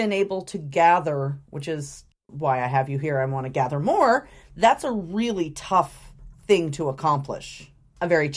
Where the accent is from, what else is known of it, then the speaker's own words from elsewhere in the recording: Oregon, United States; I grew up in Southern Oregon. It's sheep country, man.